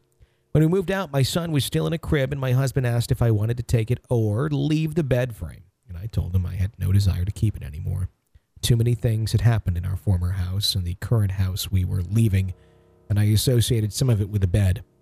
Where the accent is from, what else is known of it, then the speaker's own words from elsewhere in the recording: Fond du Lac, Wisconsin, United States; We were driving back from northern Michigan and it was in between Green Bay and my hometown in Fond du Lac.